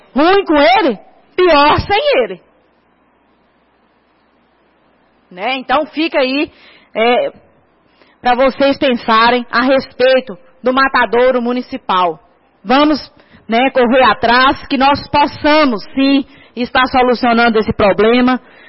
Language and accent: Portuguese; Minas Gerais, Brazil; Vergonhoso para nós que somos mineiros passar uma situação dessa.